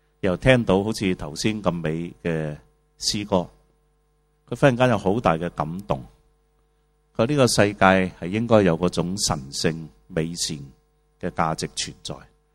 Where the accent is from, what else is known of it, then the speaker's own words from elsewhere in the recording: China; 當時我有第二個夢，我中國人如果住到一些有草地的屋